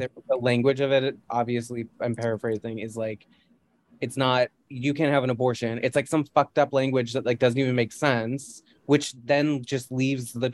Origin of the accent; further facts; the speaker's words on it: Canada; And I'm Canadian.